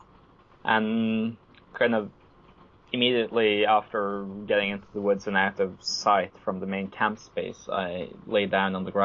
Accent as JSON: {"language": "English", "region": "Oslo", "country": "Norway", "tie": "born or raised there", "said": "there had been explosion in Oslo, which is my hometown"}